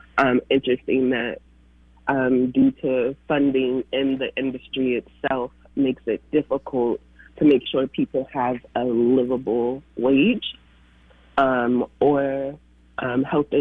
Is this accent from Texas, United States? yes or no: no; Portland, Oregon, United States; And I was raised around people and connecting to people. I'm born and raised in Portland.